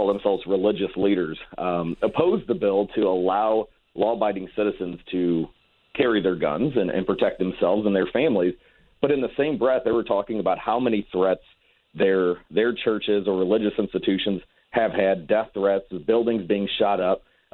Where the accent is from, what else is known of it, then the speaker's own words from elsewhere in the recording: Ferguson, Missouri, United States; the same exact MetroLink that when I grew up in Ferguson, Missouri, that's the one I would take to different venues